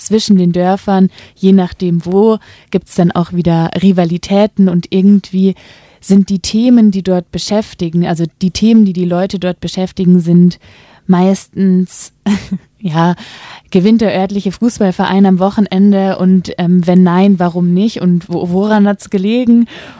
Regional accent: Baden-Württemberg, Germany; Also ich bin nicht von Finnland angereist, sondern wie gesagt nur aus dem Hotzenwald. Ja, tiefer im Süden kann man kaum wohnen. So beschreibe ich immer, wo ich herkomme.

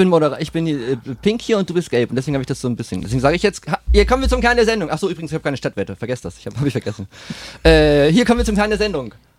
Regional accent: East Germany, Germany; Ich bin nämlich im Osten geboren und mit diesem Testbild im Prinzip noch groß geworden.

